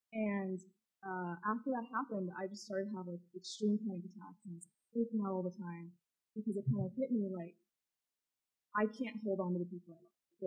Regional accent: Las Vegas, Nevada, United States; So as Dr. Pack said … I'm from Las Vegas.

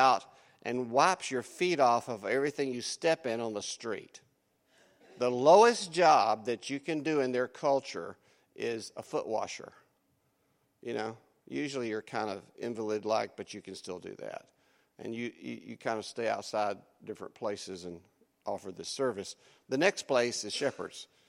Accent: the South, United States; Now, I was raised in the South and was told that this was a barn.

